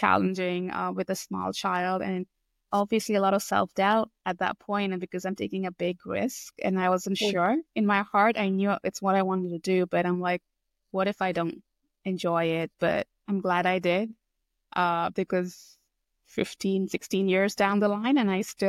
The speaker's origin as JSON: {"language": "English", "country": "India", "tie": "born or raised there", "said": "I grew up in India."}